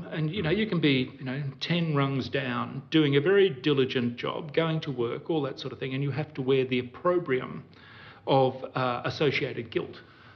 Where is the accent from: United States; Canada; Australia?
Australia; Melbourne, Victoria; I'm from Melbourne